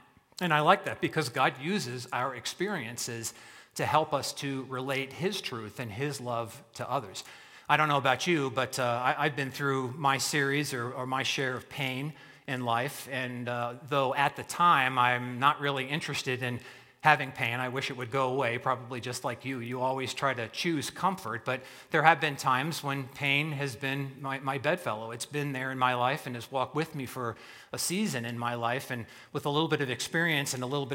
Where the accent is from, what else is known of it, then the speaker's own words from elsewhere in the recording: East Coast, United States; I grew up on the East Coast, and it's the New York Rangers.